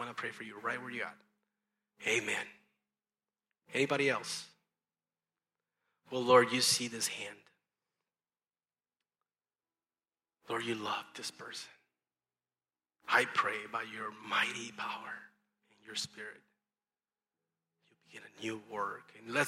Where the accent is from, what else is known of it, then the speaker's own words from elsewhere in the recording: California, United States; Well, we're on a mission trip. We're from California.